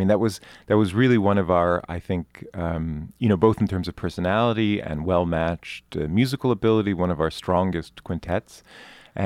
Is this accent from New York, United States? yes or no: no; Philadelphia, Pennsylvania, United States; I grew up in the Philadelphia area, so I'm trying.